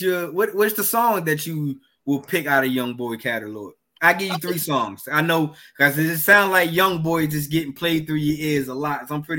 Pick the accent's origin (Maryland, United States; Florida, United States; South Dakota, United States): Maryland, United States; Baltimore; So, you know, I'm from Baltimore. You from Baltimore. You know, it's, Baltimore always get the bad reputation of, you know, being one of the violent city and everything.